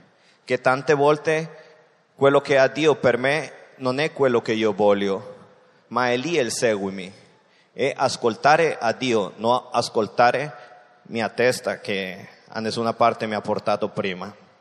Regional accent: Costa Rica; Italian is a second language; sono dalla Costa Rica. Avevo tanti anni che non passavo qua a Saluzzo

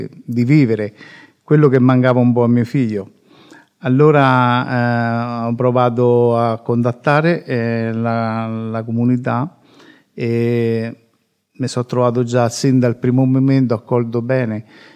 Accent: Civitanova Marche, Marche, Italy; Io vengo da Civitanova, vicino Loreto

